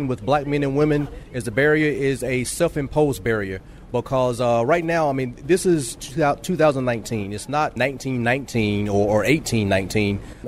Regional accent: Alabama, United States; I'm from Alabama, so I'm a country boy, southern boy.

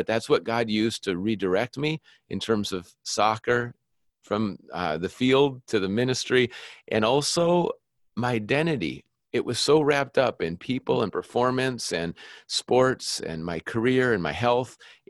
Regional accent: Minnesota, United States; Yeah, I grew up in Minnesota and I didn't grow up in a family where we ever read the Bible or go to church.

